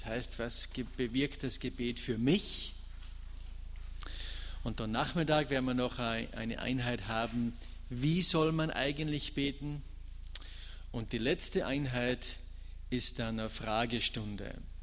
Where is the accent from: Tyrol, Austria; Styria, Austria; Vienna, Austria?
Styria, Austria; Schladming; bin aus Österreich. Nähe von Salzburg, Schladming heißt die, so eine Bergstadt. Wir leben vom Skifahren mehr oder weniger bei uns. Und ich bin da geboren und aufgewachsen